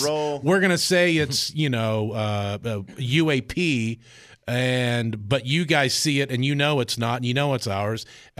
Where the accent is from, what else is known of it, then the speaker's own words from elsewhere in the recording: United States; Well, that makes me feel, listen, as an American, it makes me feel great.